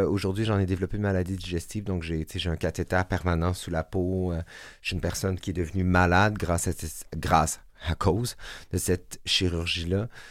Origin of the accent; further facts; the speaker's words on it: Saint-Jean-sur-Richelieu, Quebec, Canada; À cette époque-là, je viens de Saint-Jean-sur-Richelieu, d'une famille de 3 garçons.